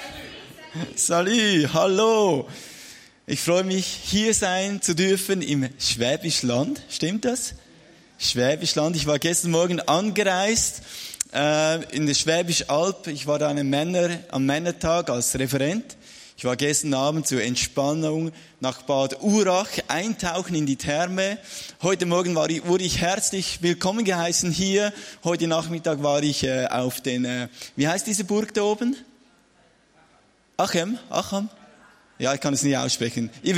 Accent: Zurich, Switzerland; Ich komme aus der Schweiz, wie ihr hört, von Zürich.

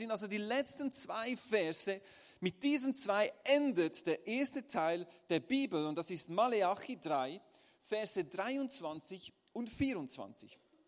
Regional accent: Aarau, Aargau, Switzerland; Ich bin nämlich in Aarau aufgewachsen, eine kleine Stadt in der Schweiz

